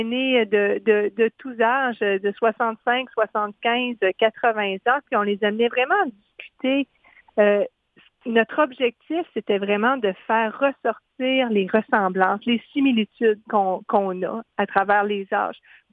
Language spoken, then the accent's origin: French; Quebec, Canada; En fait, je suis native de la Gaspésie